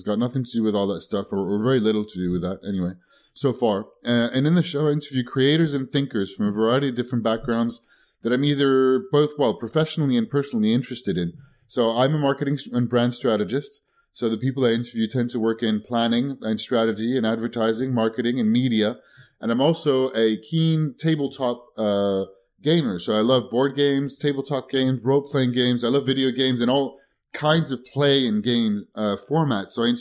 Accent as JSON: {"language": "English", "town": "Paris", "region": "Île-de-France", "country": "France", "tie": "born or raised there", "said": "And I grew up in Paris, and a lot of these attacks happen right next door"}